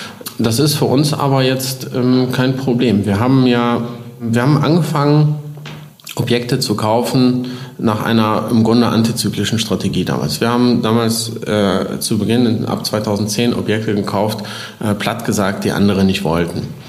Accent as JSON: {"language": "German", "town": "Aachen", "region": "North Rhine-Westphalia", "country": "Germany", "tie": "born or raised there", "said": "Ich komme ursprünglich aus Aachen, bin hier aufgewachsen und wohne auch mit Familie hier zwischenzeitlich."}